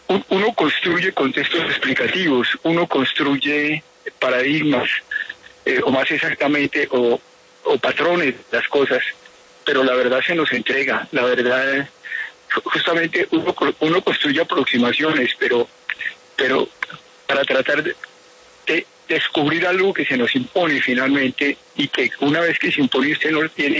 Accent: Colombia

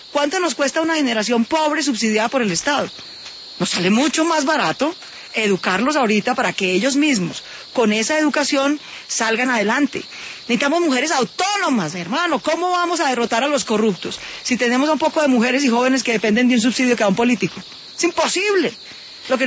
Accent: Bogotá, Bogotá Capital District, Colombia; born there; nací en Bogotá, mi madre fue la primera mujer de su familia en recibir educación superior, y mis padres son mestizos y no afros.

